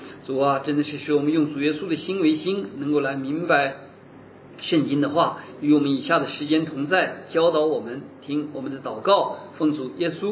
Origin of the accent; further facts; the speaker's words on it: China; now in Singapore; 以前我是从中国来啊，